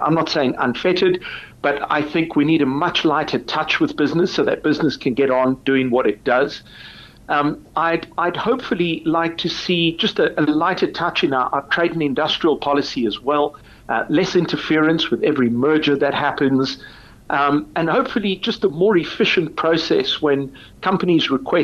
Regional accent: South Africa; Of course, we're all South African, so we're also a little nervous about it.

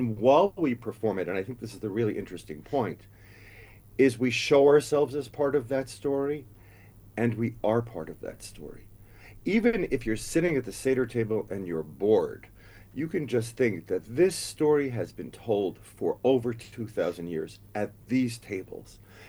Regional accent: Long Island, New York, United States; I remember growing up in Long Island

